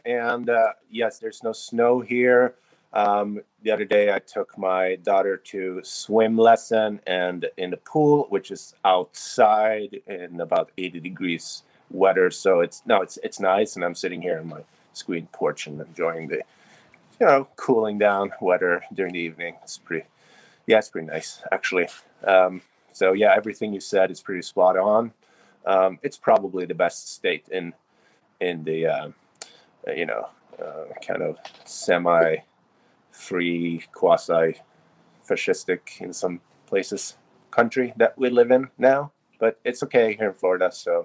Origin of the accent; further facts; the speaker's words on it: Sweden; now in United States; And before that, I grew up in Sweden